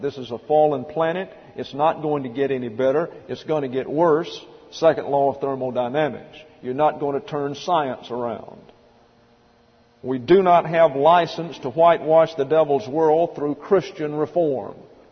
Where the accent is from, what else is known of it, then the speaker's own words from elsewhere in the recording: Missouri, United States; But I'm from a little community outside of St. Louis.